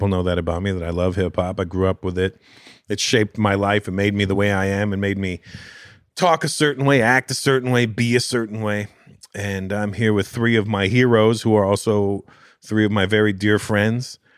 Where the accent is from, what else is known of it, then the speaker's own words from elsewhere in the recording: Canada; I'm Canadian